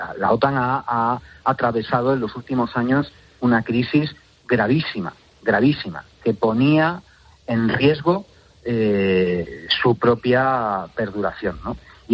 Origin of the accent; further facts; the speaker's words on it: Ceuta, Spain; tú sabes que yo soy ceutí.